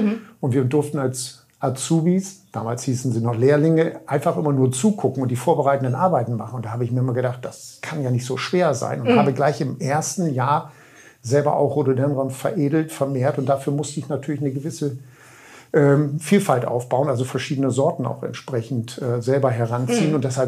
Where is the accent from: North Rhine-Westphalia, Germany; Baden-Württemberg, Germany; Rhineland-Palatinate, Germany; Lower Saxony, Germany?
Lower Saxony, Germany; ich komme aus dem Nachbarkreis des Ammerlandes, dem Landkreis Friesland und bin dort geboren.